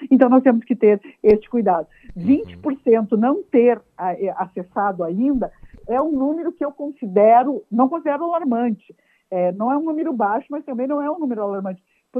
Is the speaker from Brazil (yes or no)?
yes; Rio Grande do Sul, Brazil; eu sou da região das Missões, moro em São Luís Gonzaga.